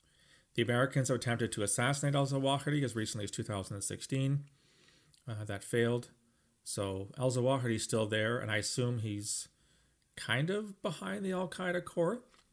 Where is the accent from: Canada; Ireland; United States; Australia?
Canada; London, Ontario; three young men from my hometown, London, Ontario, went to join AQIM in the late 2000s